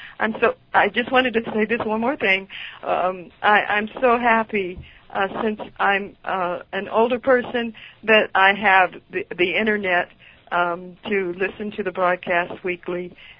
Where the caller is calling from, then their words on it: California, United States; I'm calling from California.